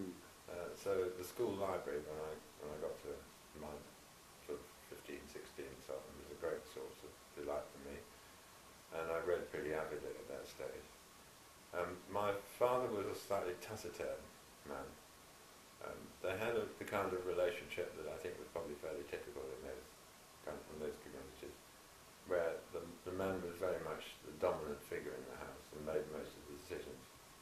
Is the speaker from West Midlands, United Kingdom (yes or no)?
yes; West Midlands, United Kingdom; born there; I was born in Shropshire. My parents ran a small farm, and they were tenants on a big estate.